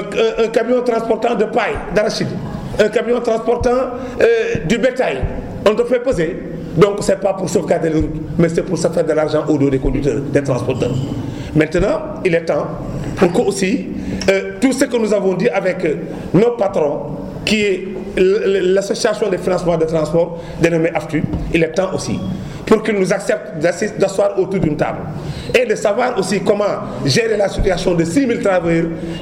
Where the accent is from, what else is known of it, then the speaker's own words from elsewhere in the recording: Senegal; Nous sommes des Sénégalais, on a des droits dans ce pays.